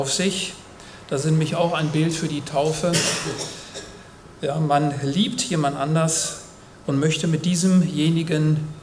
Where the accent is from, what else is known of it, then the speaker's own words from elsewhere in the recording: North Rhine-Westphalia, Germany; Ich bin im Münsterland groß geworden